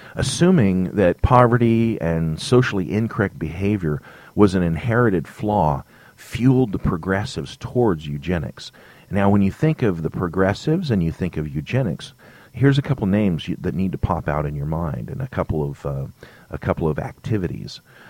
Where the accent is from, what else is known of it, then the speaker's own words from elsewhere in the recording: California, United States; born there; I was born in California, but that's my heritage. That's the culture that I was raised in.